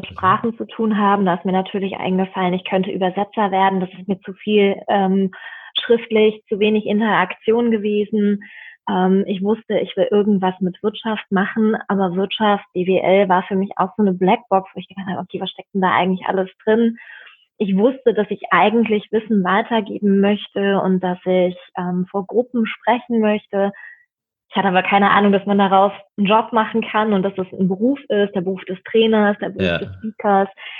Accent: Bad Kreuznach, Rhineland-Palatinate, Germany; born there; now in Berlin, Germany; Nein, ich bin in der Weltmetropole Bad Kreuznach geboren. Das ist in Rheinland-Pfalz, im wunderschönen Nahetal, eine Weißweinregion.

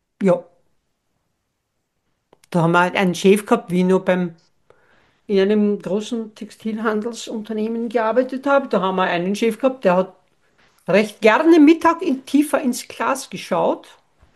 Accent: Austria; also bei uns in Österreich, solange die Kinder so klein sind, also zu 90% geht die Frau nur Teilzeit arbeiten.

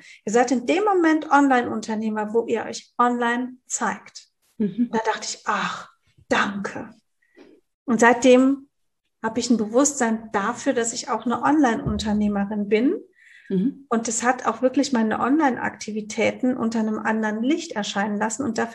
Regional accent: Cologne, North Rhine-Westphalia, Germany; Du hast eine Station in Köln gehabt, da möchte ich natürlich mehr drüber wissen als Kölnerin.

